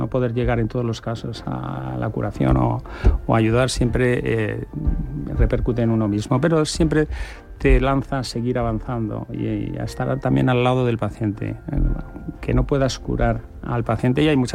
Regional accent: Segovia, Castile and León, Spain; born there; moved away as an adult; Yo nací en Segovia, aunque llevo aquí desde los 18 años, pero me siento segoviano y voy siempre que puedo a Segovia y a la granja muy cerca.

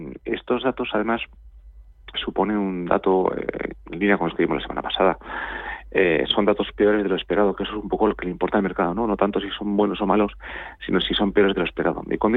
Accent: Spain; Y esto siempre es bueno para nosotros como españoles.

